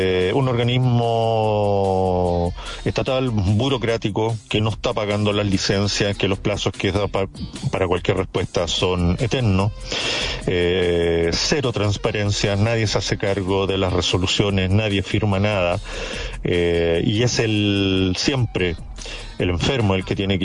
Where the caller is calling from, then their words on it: Santiago, Santiago Metropolitan Region, Chile; de Santiago Centro.